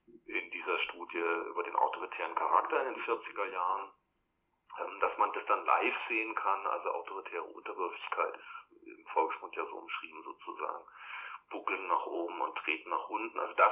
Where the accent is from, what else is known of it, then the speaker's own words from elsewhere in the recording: Karlsruhe, Baden-Württemberg, Germany; ich bin im Südwesten in Deutschland aufgewachsen, in Karlsruhe, und hab die Schulbildung war auf einer europäischen Schule